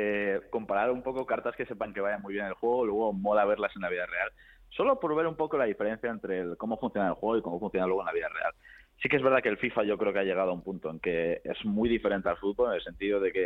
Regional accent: Oviedo, Asturias, Spain; Yo, además, soy natural de Oviedo

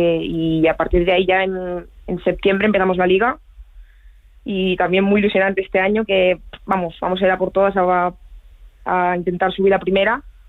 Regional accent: Zaragoza, Aragon, Spain; moved away; Cuando me fui sí que eché mucho de menos a... Al final a mi ciudad natal, donde pues tengo pues mis amigos, todo.

